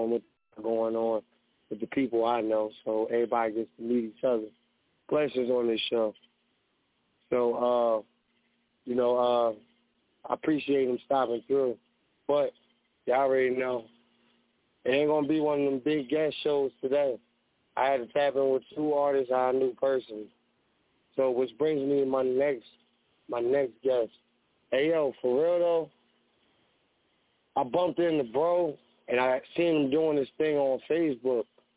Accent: Plainfield, New Jersey, United States; I'm definitely from Plainfield, and he definitely was one of the artists that I came up

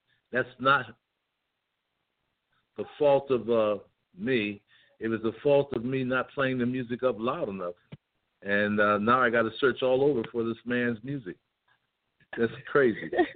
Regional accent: Waterbury, Connecticut, United States; Connecticut is where I spent a lot of my life. I grew up in Waterbury, Connecticut.

